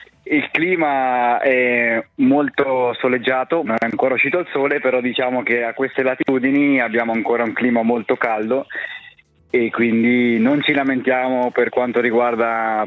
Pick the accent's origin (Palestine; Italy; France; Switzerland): Switzerland; Arbedo-Castione, Ticino; moved away as an adult; also born or lived in Germany; Che sono cresciuto ad Arbedo Castione, dove ho frequentato le scuole dell'obbligo